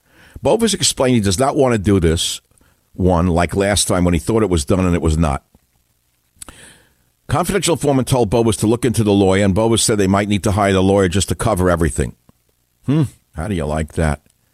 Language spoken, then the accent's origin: English; New York City, New York, United States; You say, look, I'm originally from New York City.